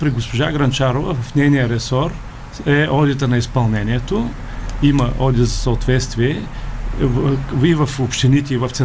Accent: Bulgaria; аз съм от Северна България

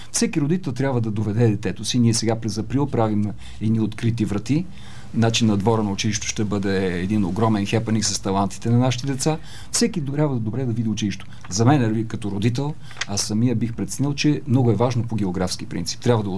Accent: Sofia, Sofia City, Bulgaria; Не, аз съм от Красно село, не съм от Драгалевци.

